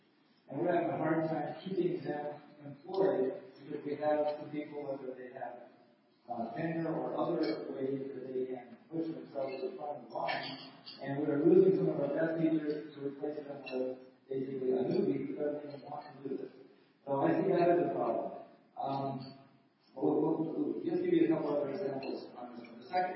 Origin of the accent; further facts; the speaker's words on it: Minnesota, United States; throughout our state system, I'm from Minnesota, by the way